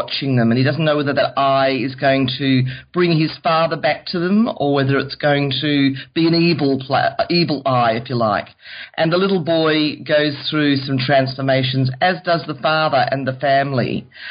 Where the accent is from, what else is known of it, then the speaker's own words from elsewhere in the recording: Australia; They replicate Australian, colloquial language, down-to-earth characters in settings that, as an Australian, one recognises.